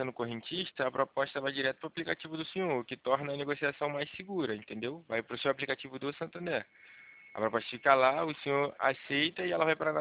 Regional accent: Rio de Janeiro, Brazil; Estado do Rio de Janeiro. Sou daqui de Vila Isabel.

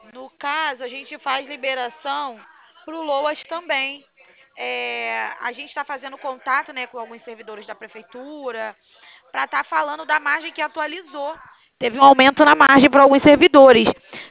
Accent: Rio de Janeiro, Brazil; eu sou daqui do centro do Rio.

